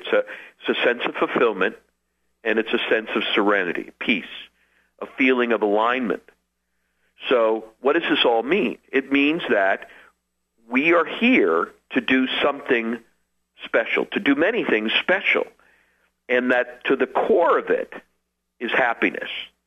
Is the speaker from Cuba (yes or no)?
no; New York, United States; I grew up Jewish in New York City, and I love bagels